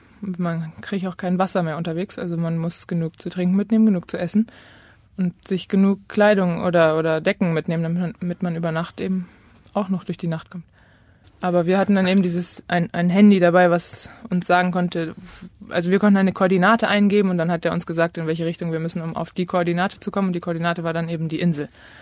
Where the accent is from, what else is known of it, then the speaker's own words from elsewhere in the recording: Northern Germany, Germany; Wir sind Norddeutsche aus Norddeutschland